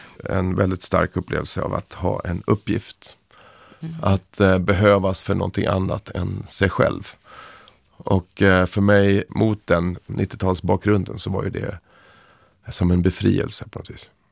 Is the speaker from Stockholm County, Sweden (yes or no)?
yes; Stockholm County, Sweden